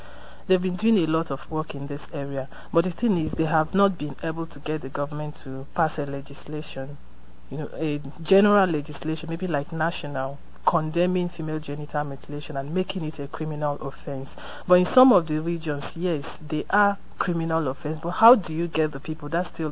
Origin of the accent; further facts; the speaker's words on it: Nigeria; I'm a journalist from Nigeria, but I'm here for the Constitutional Rights Project from Lagos, Nigeria.